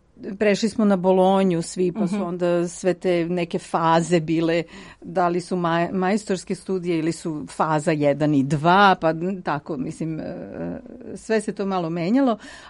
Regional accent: Novi Sad, Vojvodina, Serbia; moved away as an adult; now in Netherlands; ja sam u Novom Sadu završila i akademiju, malo sam ranije krenula sa njom

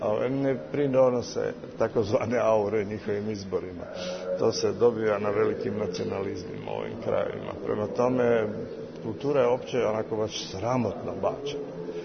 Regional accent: Zagreb, City of Zagreb, Croatia; Ja dolazim iz Zagreba gdje, nažalost, nemamo uopće kinoteku.

